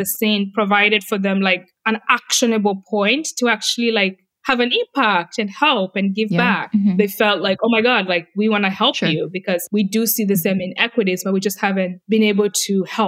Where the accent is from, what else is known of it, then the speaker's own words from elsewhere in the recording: Kenya; I'm coming from Kenya and our culture is very reserved, and especially for women, we're very reserved.